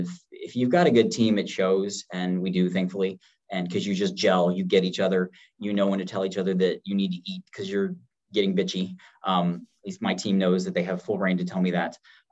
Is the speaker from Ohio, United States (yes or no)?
yes; Ohio, United States; and I grew up in Ohio, but not at the lake.